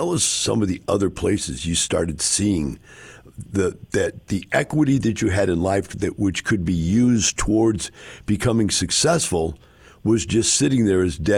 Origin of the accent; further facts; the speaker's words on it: Wisconsin, United States; I came from Wisconsin, and I had no idea what a horse was or a horse trailer or anything.